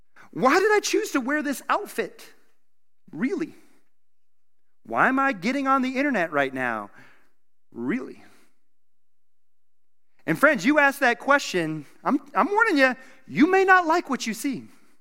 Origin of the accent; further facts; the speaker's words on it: Wyoming, United States; I was born and raised here in Wyoming, and I had never seen a cockroach in my life.